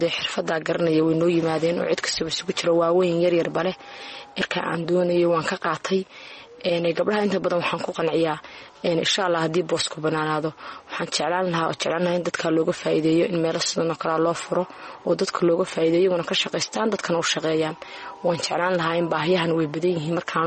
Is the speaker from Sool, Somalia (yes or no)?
yes; Sool, Somalia; markaan arkay baahiyaha ka jira gobolka Sool saas aan ugu talagalay inaan dadkayga uga faa'iideeyo